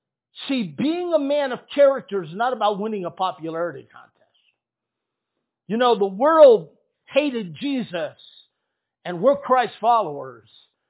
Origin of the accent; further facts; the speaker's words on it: Walnut Creek, California, United States; also born or lived in San Francisco; So I was born in San Francisco, the home of the almost world champion San Francisco 49ers. I was raised in a town called Walnut Creek, right by San Francisco.